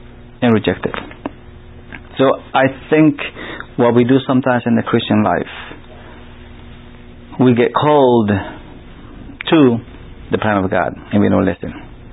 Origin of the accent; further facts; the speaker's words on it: Mexico; also born or lived in California; now in Baltimore, United States; I'm from Mexico. Moved to California. Came to Baltimore.